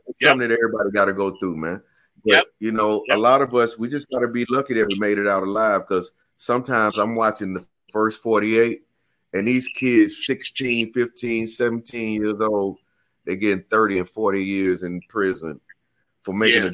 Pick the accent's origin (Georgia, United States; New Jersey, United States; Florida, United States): Georgia, United States; Atlanta; I grew up in Atlanta.